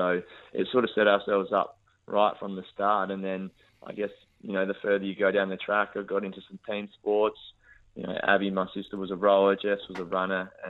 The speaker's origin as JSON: {"language": "English", "town": "Naracoorte", "region": "South Australia", "country": "Australia", "tie": "born or raised there", "said": "sort of growing up in Narracourt in a community that was so passionate about, you know, sport and just having a crack."}